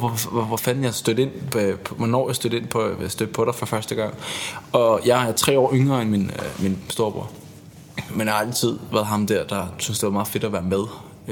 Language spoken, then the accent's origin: Danish; Hvidovre, Capital Region of Denmark, Denmark; vi havde på det tidspunkt hjemme i Hvidovre, vi voksede op samme sted.